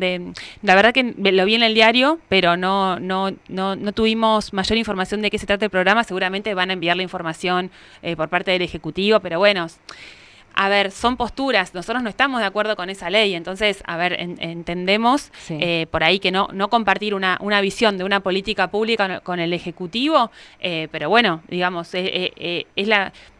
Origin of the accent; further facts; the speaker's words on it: Tierra del Fuego, Argentina; de cómo los vivimos también los fueguinos